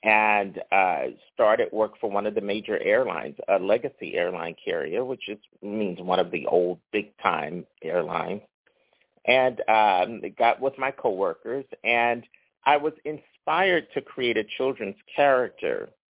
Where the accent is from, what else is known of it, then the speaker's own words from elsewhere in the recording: Philadelphia, Pennsylvania, United States; because I'm from Philadelphia, folks, again, just as a reminder to just mention, I'm from Philly.